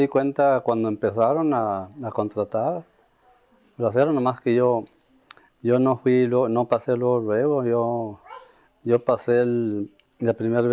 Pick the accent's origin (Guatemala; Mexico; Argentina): Mexico; Valle de Rosario, Chihuahua; born there; Nací en el Valle de Rosario, Chihuahua. El 12 de febrero de 1931.